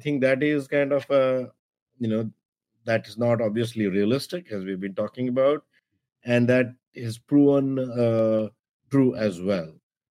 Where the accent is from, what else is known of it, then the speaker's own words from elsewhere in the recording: India; I come from India